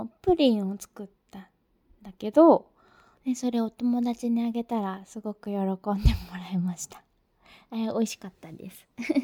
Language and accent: Japanese; Tokyo, Japan; 出身地は、東京都です